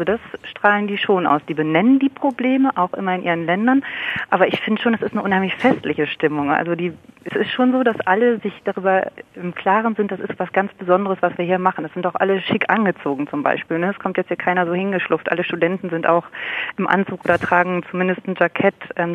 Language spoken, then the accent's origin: German; Germany; hier in Deutschland, bei uns in Deutschland ist das ja so, dass die Bachelorstudenten befürchten, dass sie nicht einen Master machen können.